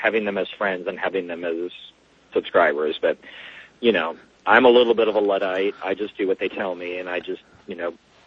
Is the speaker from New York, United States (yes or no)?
yes; New York, United States; But, you know, as a New Yorker, that kind of stuff kind of bothers me.